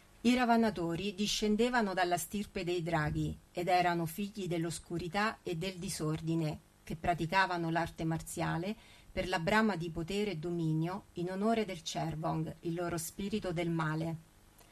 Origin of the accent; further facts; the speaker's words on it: Ostuni, Apulia, Italy; Il paese in particolare è Ostuni, la città bianca, il mio paese di origine